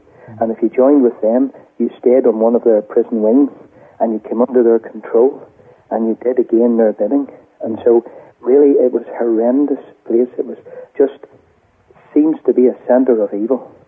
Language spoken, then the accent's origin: English; Lurgan, Northern Ireland, United Kingdom; But David and myself ended up, we come from Lurgan. It's a very deeply divided and a sectarian town.